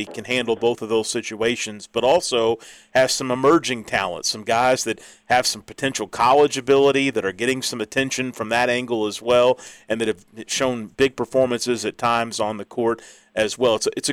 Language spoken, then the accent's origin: English; New Albany, Indiana, United States; who was one of my favorite New Albany Bulldogs as a kid growing up in New Albany.